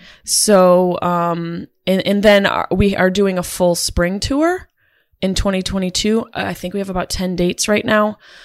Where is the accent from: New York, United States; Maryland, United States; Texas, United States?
New York, United States; It'll be my first show in my hometown without either of my parents there.